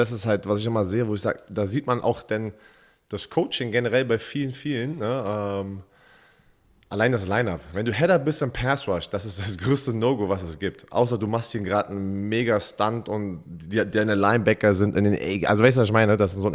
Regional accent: Austria; Weil da ist man so als Österreicher, natürlich die Österreicher sind sehr stolz, aber auch einfach nur Europäer

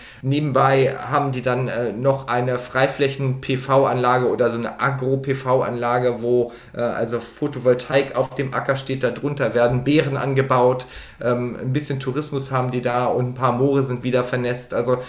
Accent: Lower Saxony, Germany; ich komme aus Niedersachsen

